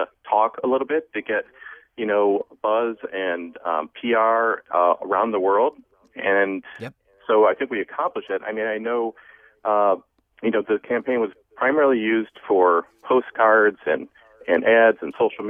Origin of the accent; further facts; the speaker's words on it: Cleveland, Ohio, United States; Yeah, I grew up in Cleveland